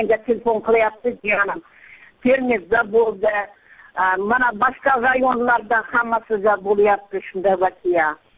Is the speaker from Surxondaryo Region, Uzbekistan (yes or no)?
yes; Surxondaryo Region, Uzbekistan; Men Surxondaryodan, Qiziriq tumanidan, Ahmadbayev qalasidan